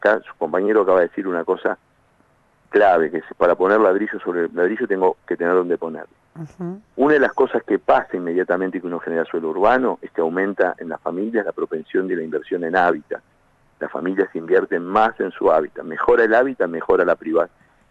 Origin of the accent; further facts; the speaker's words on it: Avellaneda, Buenos Aires Province, Argentina; yo, Ferraresi, somos de Avellaneda, los dos, me conoce.